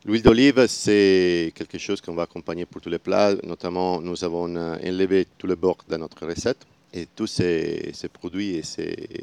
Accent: Venice, Veneto, Italy; French is a second language; De Venise.

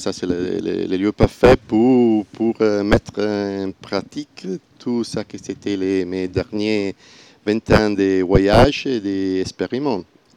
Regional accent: Venice, Veneto, Italy; French is a second language; De Venise.

